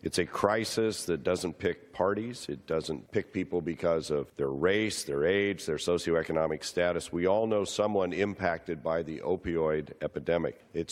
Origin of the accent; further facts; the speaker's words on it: Oregon, United States; The epidemic has hit close to home in my home state of Oregon